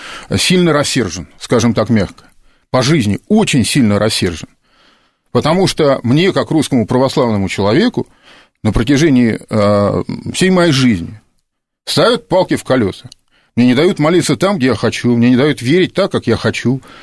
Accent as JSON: {"language": "Russian", "region": "Saint Petersburg", "country": "Russia", "tie": "born or raised there", "said": "залил кровью конкретно Санкт-Петербург, мой родной город"}